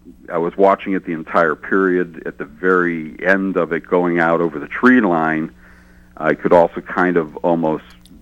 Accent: Euclid, Ohio, United States; I grew up in Euclid, Ohio, and CKLW. Came across the lake and was my favorite and my friend's favorite stations in the late 60s.

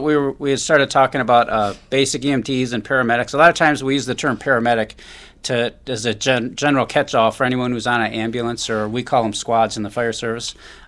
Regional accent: Detroit, Michigan, United States; I grew up around Warren and Evergreen area. Yeah, we lived there for a number of years. And so that was right on the Dearborn Heights border.

